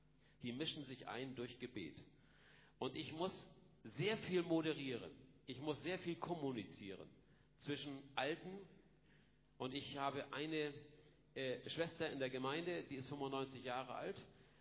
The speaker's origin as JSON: {"language": "German", "region": "Hamburg", "country": "Germany", "also_born_or_lived": "Schorndorf", "lives_now": "Berlin, Germany", "said": "Ich bin jetzt wirklich auf den Tag genau 4 Jahre in Berlin. Ich komme aus Hamburg, bin in Schorndorf gewesen, also im Schwabenländle, im Bibelbelt Deutschlands."}